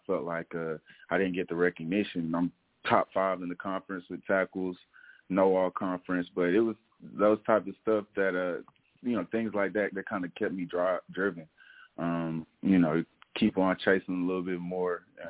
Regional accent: Stone Mountain, Georgia, United States; Yeah, so I'm from Stone Mountain, Georgia. Went to Arabian Mountain High School. Played football ever since I was like 5 years old.

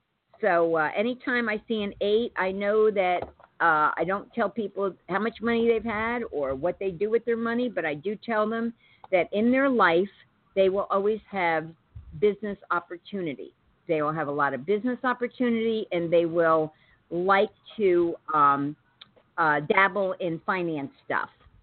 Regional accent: Kingston, New York, United States; I'm from Kingston. Yes.

